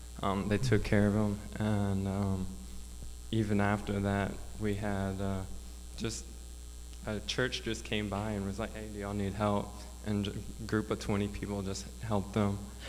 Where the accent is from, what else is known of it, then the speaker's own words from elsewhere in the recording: Houston, Texas, United States; this year, Hurricane Harvey hit my hometown, Houston. And all my family and friends are there, or a lot of my family and friends.